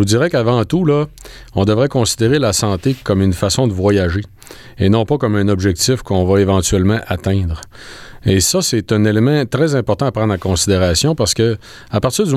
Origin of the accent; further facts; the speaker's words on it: Quebec, Canada; accent: Lac-Saint-Jean; moi je viens du Lac-Saint-Jean, mon accent, vous pouvez comprendre qui vient du Lac-Saint-Jean, d'une famille très pauvre